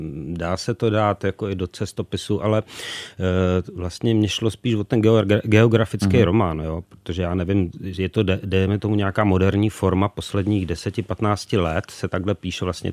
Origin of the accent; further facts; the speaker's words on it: Ústí nad Labem, Ústí nad Labem Region, Czechia; já jsem měl ještě to štěstí nebo smůlu, že jsem vyrůstal v Ústí nad Labem